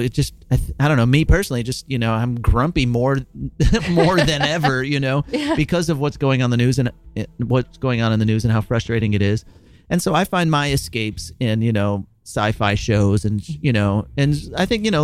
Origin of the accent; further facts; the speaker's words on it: United States; I don't want to say I'm an American because I just don't want to have to talk about politics.